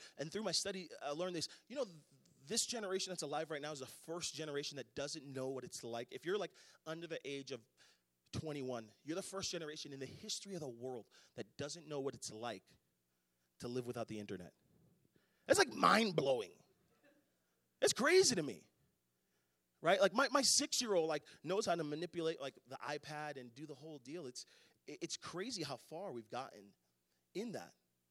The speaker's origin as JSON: {"language": "English", "region": "East Coast", "country": "United States", "said": "I'm from the East Coast, so they were a nickel for a long time there."}